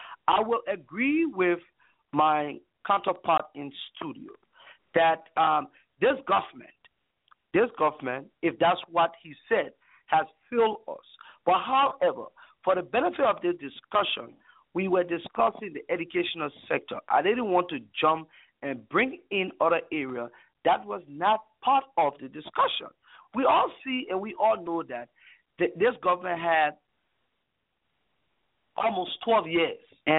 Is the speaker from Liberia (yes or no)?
yes; Liberia; born there; Since I was born in Liberia, I never saw those things happen.